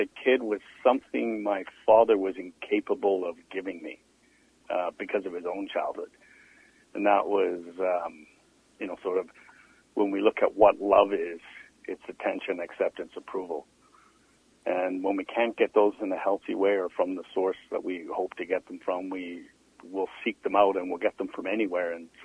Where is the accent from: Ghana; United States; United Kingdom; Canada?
Canada; Vancouver, British Columbia; On the west side, I grew up in Dunbar.